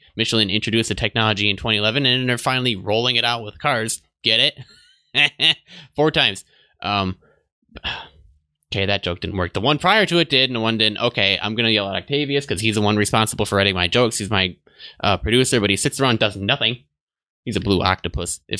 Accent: Milwaukee, Wisconsin, United States; accent: northern Great Lakes; I'm from Milwaukee. Can't you hear the northern Great Lakes accent in my voice?

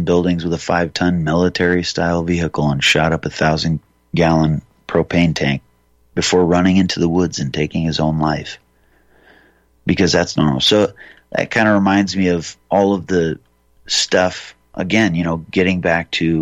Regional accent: Libby, Montana, United States; born there; I was born in Libby, Montana

